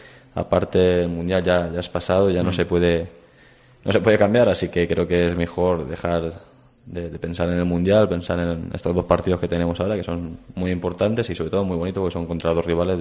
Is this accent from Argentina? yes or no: no; Elche, Valencian Community, Spain; Sobre todo por mi tierra, por Elche, bastante gente me decía eso.